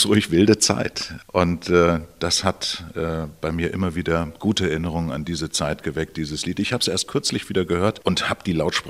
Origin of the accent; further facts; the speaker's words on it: Lower Saxony, Germany; Ich bin gebürtiger Niedersachse